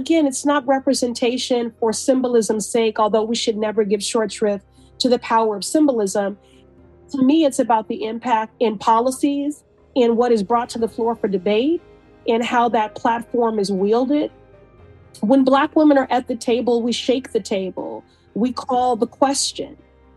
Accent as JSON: {"language": "English", "town": "Chicago", "region": "Illinois", "country": "United States", "tie": "born or raised there", "said": "You know, growing up in Chicago, look, I had a woman mayor in Jane Byrne."}